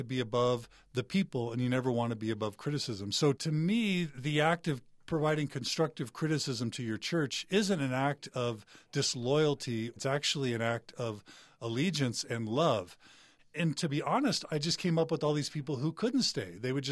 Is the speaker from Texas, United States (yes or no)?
yes; Texas, United States; and I was raised Mormon, very devout and active, but I was raised in Texas, so I wasn't raised in Utah.